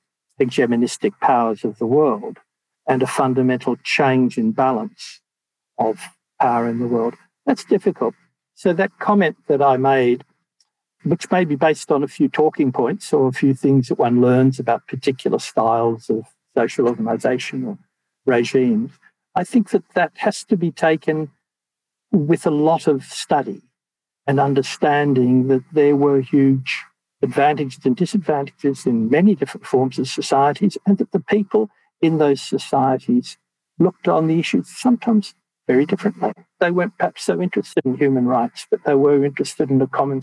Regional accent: Australia; It's a bit the way I feel about being Australian.

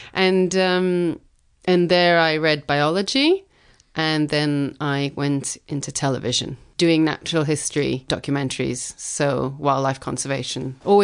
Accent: Italy; now in United Kingdom; I've always been a bit of a foreigner wherever I was, because even though I grew up in Italy, I went to, an international school, and my parents weren't 100% classic Italian, I was considered a bit of a foreigner. I moved to England. I didn't grow up in England

